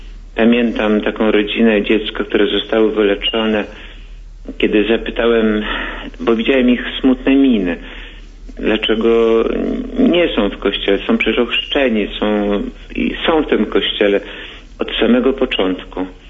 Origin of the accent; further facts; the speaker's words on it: Warsaw, Masovian Voivodeship, Poland; born there; urodziłem się w dzielnicy Warszawy, gdzie mieli swój dom modlitwy.